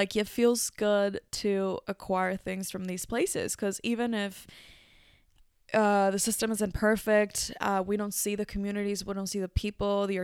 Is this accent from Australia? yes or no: no; Mexico; my home country, Mexico.